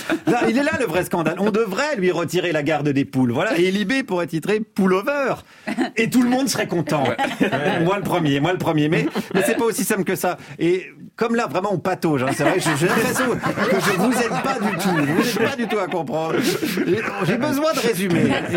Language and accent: French; United Kingdom; accent: English; French is a second language; J'ai un accent anglais à mi-chemin entre Jean-Pierre Raffarin et Juliette après deux mojitos.